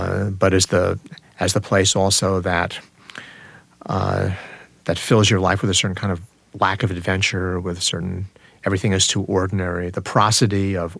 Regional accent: United States; the fact that I am an American, that when I was in China, I left China 18 years ago

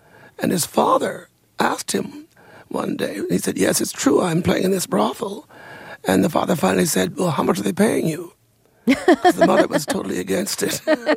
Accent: Danville, Illinois, United States; Well, in Danville at that time, there were two sections of town that allowed Negroes to buy or to rent property.

